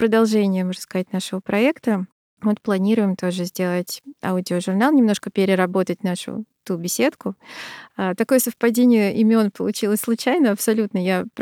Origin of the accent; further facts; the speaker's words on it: Moscow, Russia; Я родилась и выросла в Москве, всю жизнь здесь.